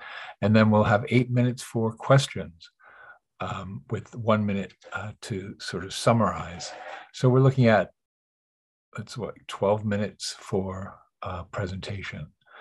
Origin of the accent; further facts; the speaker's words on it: New York, United States; I'm from New York.